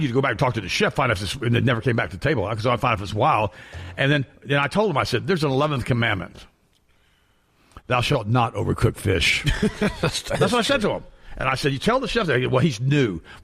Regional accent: United States; I said, no, I'm American. My mom was from Germany.

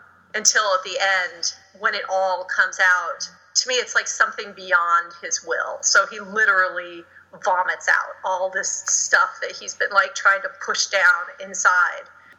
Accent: Midwest, United States; now in Los Angeles, United States; I'm from the Midwest, mm-hmm.

